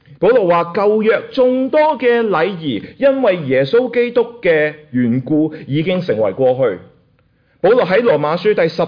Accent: Hong Kong; 我記得我小時候在香港長大，在教會裡面都有人跟我說

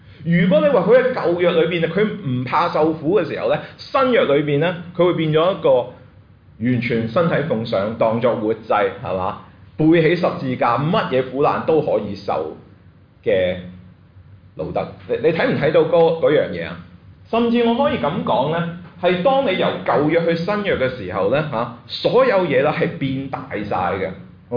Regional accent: Hong Kong; now in United States

